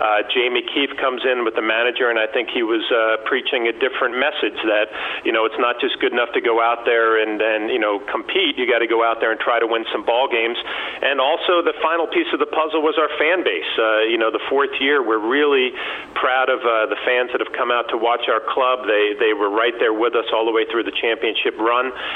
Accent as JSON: {"language": "English", "town": "West Nyack", "region": "New York", "country": "United States", "tie": "born or raised there", "said": "it's very special to me growing up in West Nyack."}